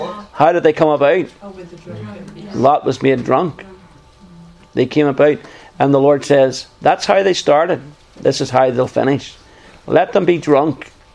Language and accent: English; Northern Ireland, United Kingdom; we grew up in Northern Ireland, Hazel